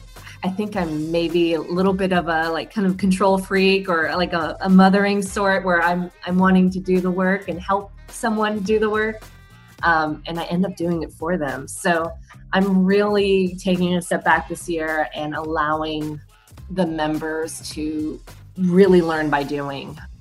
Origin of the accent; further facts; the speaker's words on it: Houston, Texas, United States; I'm from Houston, Texas, and my side hustle is B2B Honey Collective.